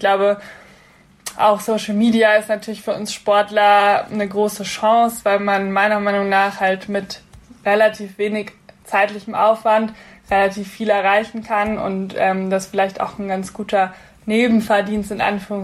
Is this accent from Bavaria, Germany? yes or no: yes; Munich, Bavaria, Germany; Nächstes Jahr mit den Europameisterschaften in München ist natürlich für mich persönlich als Münchner Kindl eine wirklich wahnsinnig großes Ziel.